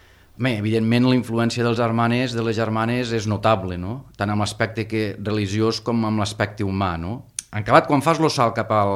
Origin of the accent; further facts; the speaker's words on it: Falset, Catalonia, Spain; jo vaig néixer a Falset. I, evidentment, la meva infantesa va transcorrer a Falset.